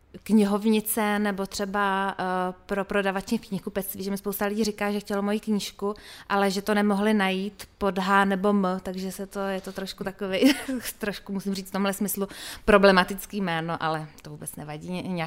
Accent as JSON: {"language": "Czech", "town": "Božetice", "region": "South Bohemian Region", "country": "Czechia", "tie": "born or raised there", "also_born_or_lived": "Písek", "said": "narodila jsem se v Písku, ale vesnice, kde jsem vyrůstala a kde žijí mý rodiče dosud, se jmenuje Božetice a je to kousek od Milevska mezi Pískem a Táborem. Malá vesnička, 500 lidí."}